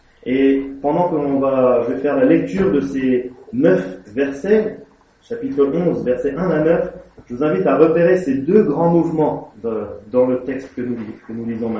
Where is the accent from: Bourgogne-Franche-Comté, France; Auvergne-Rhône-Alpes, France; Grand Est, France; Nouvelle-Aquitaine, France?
Bourgogne-Franche-Comté, France; Moi, je suis d'origine suisse. Et on est. Je suis suisse, mais j'ai grandi en Franche-Comté, anémone et alsacienne de Côme. Après avoir habité un moment dans le Haut-Doubs en Franche-Comté